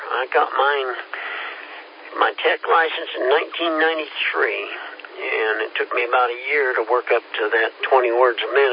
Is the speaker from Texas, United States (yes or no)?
no; Kansas, United States; now in Georgia, United States; I'm an immigrant from Kansas about 10, 11 years ago, Jason.